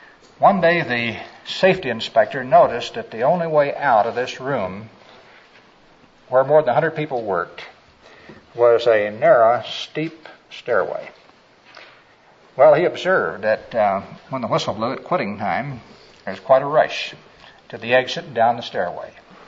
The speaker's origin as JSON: {"language": "English", "region": "Missouri", "country": "United States", "tie": "born or raised there", "said": "I was brought up in Missouri, on to the east of you."}